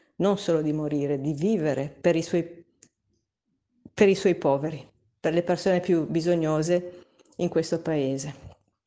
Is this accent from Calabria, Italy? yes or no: no; Genoa, Liguria, Italy; io sono di Genova.